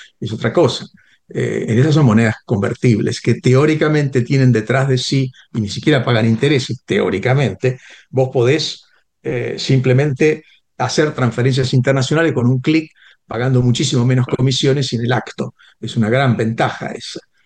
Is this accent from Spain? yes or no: no; Argentina; Cuando yo llegué por primera vez a Ginebra como diplomático argentino